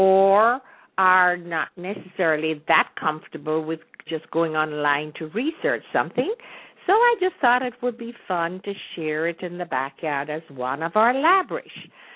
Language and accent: English; Jamaica; because I am from Jamaica, number one, I know every other Jamaican.